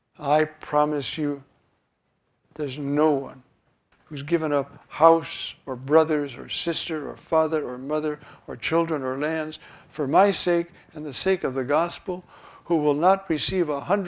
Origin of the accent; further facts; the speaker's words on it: New York City, New York, United States; Well, I'm a New Yorker. I mean, I've seen Broadway.